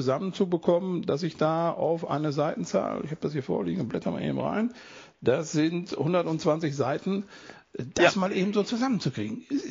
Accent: Mönchengladbach, North Rhine-Westphalia, Germany; Ich bin groß geworden in Bökelberg, habe dort meine Kuttenträgerzeiten in der Kurve verbracht

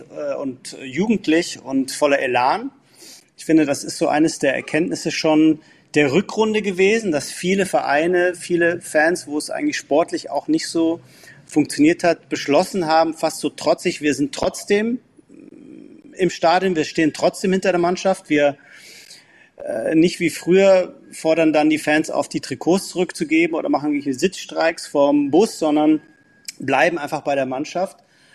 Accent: Munich, Bavaria, Germany; Das war sehr negativ. Ich bin ja Münchner und auch schon seit 1983 Mitglied und Jahreskarteninhaber.

